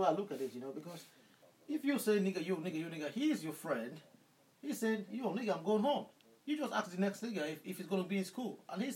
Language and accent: English; Nigeria; I said, I'm Nigerian. Nigeria was declared Ebola-free about 8 months ago.